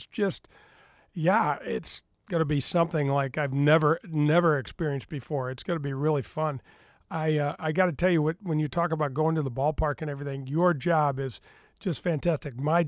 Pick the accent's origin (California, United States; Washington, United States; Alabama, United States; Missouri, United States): Missouri, United States; I mean, Danny, I grew up in North County. I grew up in, and so I know all these areas.